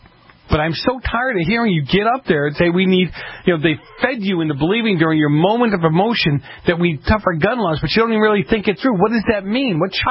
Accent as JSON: {"language": "English", "town": "Boston", "region": "Massachusetts", "country": "United States", "tie": "born or raised there", "said": "I go back to my hometown in Boston."}